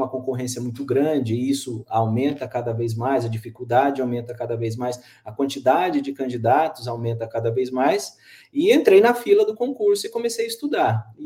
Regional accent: Paraná, Brazil; Eu sou do Paraná, eu sou natural do Paraná

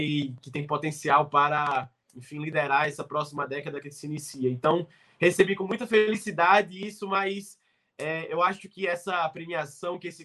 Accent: Rio Grande do Norte, Brazil; born there; Eu sou potiguar, de nascença, de coração, né, do Rio Grande do Norte.

